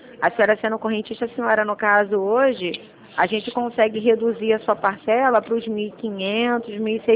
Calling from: Rio de Janeiro, Brazil; Eu falo do Rio de Janeiro.

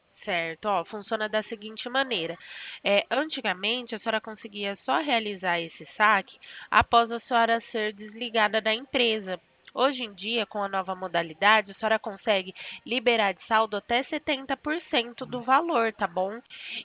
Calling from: Bebedouro, São Paulo, Brazil; Nós somos de Bebedouro, São Paulo, da Poupacred.

